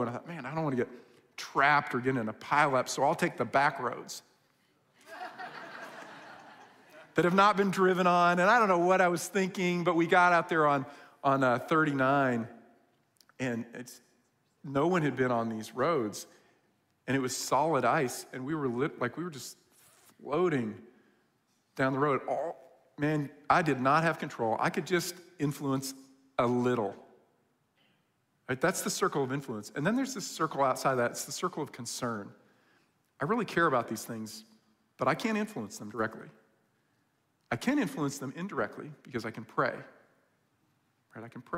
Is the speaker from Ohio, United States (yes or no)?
no; New York, United States; also born or lived in Michigan; I grew up in New York, and I lived in Michigan, and I've driven all over the world, literally.